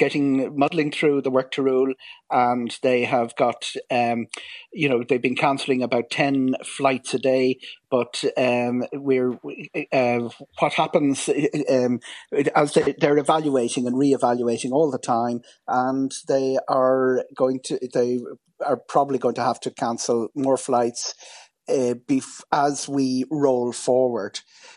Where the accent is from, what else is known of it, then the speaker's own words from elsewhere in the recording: Leinster, Ireland; I come from Catherine's constituency, and 13.5% in the local elections, a terrific performance in Kildare by the Social Democrats.